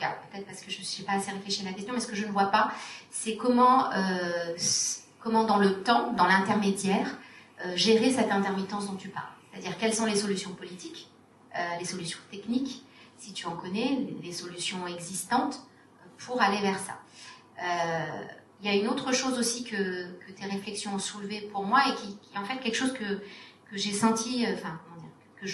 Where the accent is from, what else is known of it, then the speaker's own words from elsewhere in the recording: Algeria; moi je suis née, j'ai grandi en Algérie.